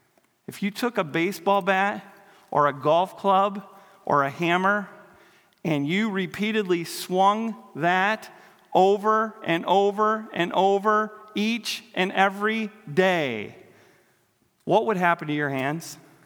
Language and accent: English; Iowa, United States; I grew up in Iowa. I worked on a farm.